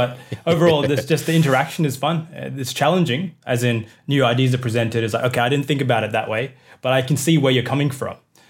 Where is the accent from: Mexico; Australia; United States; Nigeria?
Australia; like my upbringing as a Indian person in Australia.